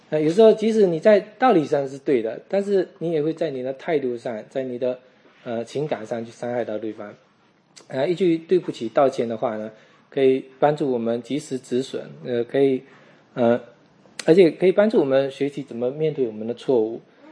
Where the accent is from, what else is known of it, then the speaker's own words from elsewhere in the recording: China; 我们中国人不太喜欢说这个